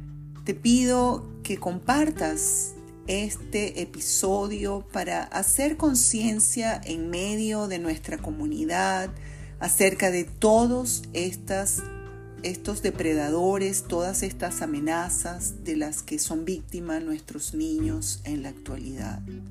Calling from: Caracas, Capital District, Venezuela; te envío un abrazo fraternal desde Caracas, Venezuela

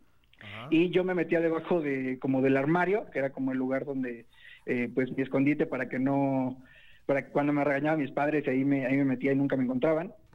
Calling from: Mexico City, Mexico; De la Ciudad de México.

